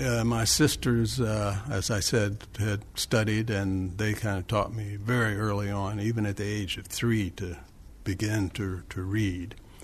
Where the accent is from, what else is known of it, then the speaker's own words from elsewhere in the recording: Toledo, Ohio, United States; I was fortunate to have maybe absorbed most of that because in my hometown there was Toledo, Ohio.